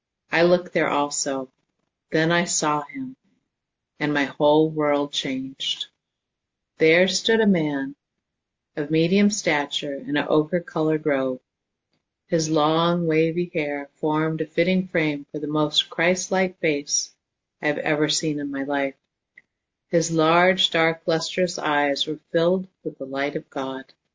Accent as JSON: {"language": "English", "region": "Midwest", "country": "United States", "moved": "yes", "lives_now": "Seattle, United States", "said": "I came to Seattle from the Midwest, and I went to work for a large firm."}